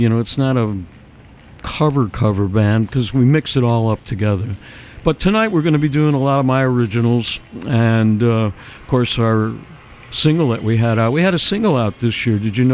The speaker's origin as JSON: {"language": "English", "town": "Rochester", "region": "New York", "country": "United States", "tie": "born or raised there", "said": "But they played it in my hometown of Rochester."}